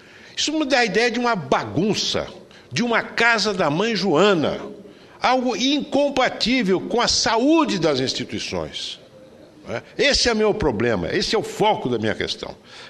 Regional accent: Brazil; falo aqui como senador, como brasileiro

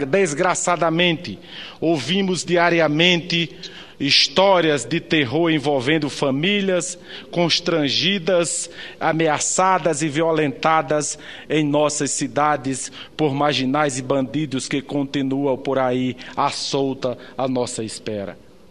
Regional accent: Paraíba, Brazil; born there; o meu estado natal, a nossa querida Paraíba.

